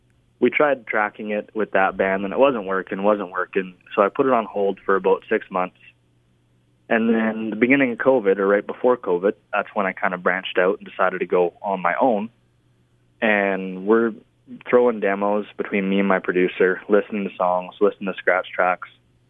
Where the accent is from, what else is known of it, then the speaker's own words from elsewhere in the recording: Chase, British Columbia, Canada; I was born and raised here in Chase, British Columbia, and I've kind of moved all over in the last 5 or 6 years, but came back to Kamloops, which is about, I want to say, 45 minutes away